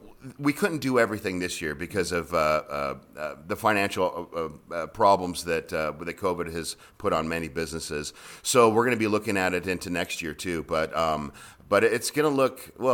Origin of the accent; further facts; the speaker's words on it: California, United States; I went to UNLV. Discovered something called gambling, and I got sent back to California. and then I moved here permanently from California in 2003 to make this my full-time home.